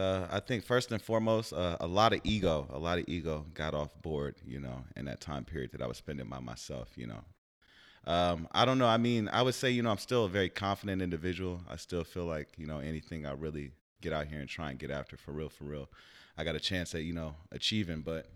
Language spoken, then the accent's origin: English; Edwardsville, Illinois, United States; I grew up in Edwardsville, Illinois. It's right outside of St. Louis, like 15 minutes outside of there on the Illinois side. You know, real rural area.